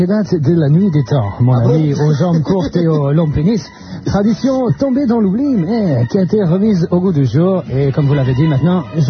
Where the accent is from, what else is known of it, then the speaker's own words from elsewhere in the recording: Clermont-Ferrand, Auvergne-Rhône-Alpes, France; c'est mes cousins qui m'ont dit, parce que je suis de Clermont-Ferrand.